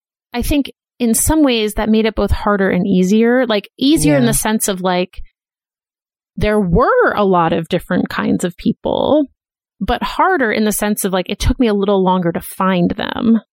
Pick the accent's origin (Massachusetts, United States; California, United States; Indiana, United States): Massachusetts, United States; Boston; I went to college in Philadelphia, and I'm from Boston.